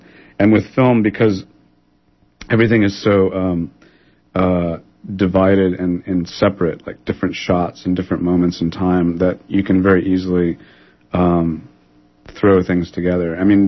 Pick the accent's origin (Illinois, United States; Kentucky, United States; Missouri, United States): Kentucky, United States; my family moved around. We're from Kentucky, and they moved around a lot.